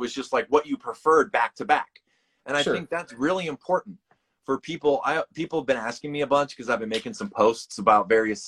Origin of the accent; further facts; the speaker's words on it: Chicago, Illinois, United States; also born or lived in California; I was from Chicago, and I'd lived out in Cali for a few years and all that.